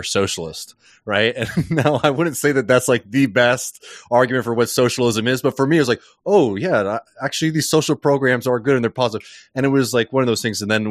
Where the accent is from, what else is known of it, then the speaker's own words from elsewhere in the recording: New York City, New York, United States; I'm from New York City. I'm a liberal.